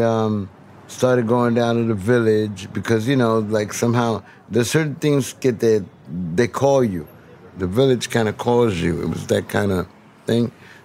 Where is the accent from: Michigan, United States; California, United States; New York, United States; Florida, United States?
New York, United States; New York City; born there; I came to New York City in my mom's vientre in January of 1950 from Puerto Rico. And I was born in June. I like that because to me that makes me quintessential Puerto Rican.